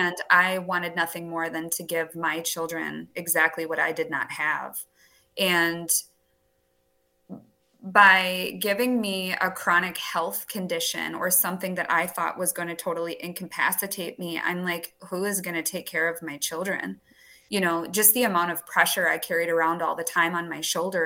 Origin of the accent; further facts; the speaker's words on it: Wisconsin, United States; I'm right on the Minnesota and Wisconsin border. I'm actually from Wisconsin